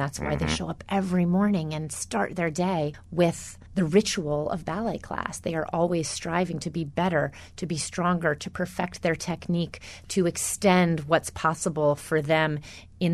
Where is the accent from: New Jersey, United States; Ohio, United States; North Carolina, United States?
North Carolina, United States; I grew up in North Carolina and always admired ABT